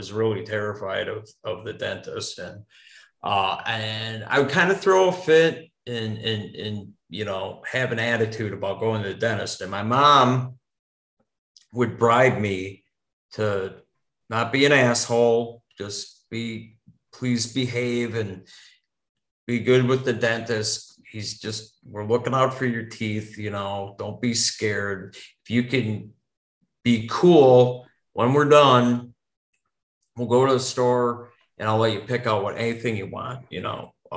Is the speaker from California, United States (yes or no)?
no; Chicago, Illinois, United States; also born or lived in Wisconsin; most people that I know from the burbs and growing up in Chicagoland, you'd have maybe preps and jocks and burnouts, but like in Wisconsin, central Wisconsin, it was like the burnouts, preps, jocks.